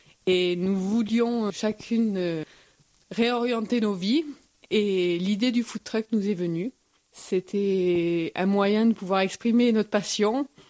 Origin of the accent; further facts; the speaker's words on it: Valensole, Provence-Alpes-Côte d'Azur, France; comme nous sommes originaires de Valensole toutes les deux